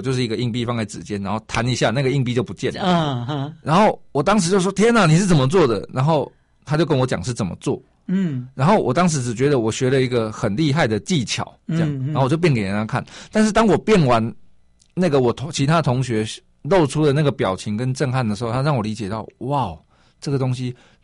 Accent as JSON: {"language": "Chinese", "region": "Taichung", "country": "Taiwan", "said": "因为我是台中人，然后我就考上台北的大学，我就在台北念大学。"}